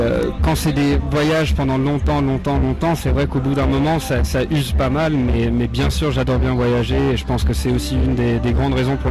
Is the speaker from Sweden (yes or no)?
yes; Sweden; French is a second language; Déjà, faut le dire déjà aux gens qui écoutent que je viens de la Suède.